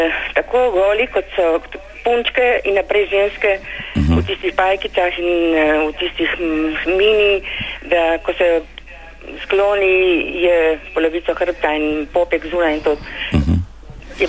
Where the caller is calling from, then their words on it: Branik, Gorizia, Slovenia; iz Branika